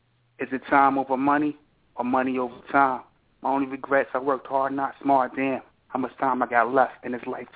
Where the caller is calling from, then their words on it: New York, United States; calling from New York.